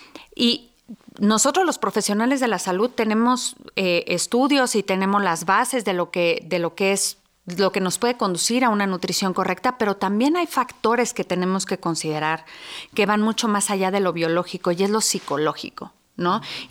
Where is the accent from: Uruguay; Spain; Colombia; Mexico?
Mexico; Más nosotros como mexicanos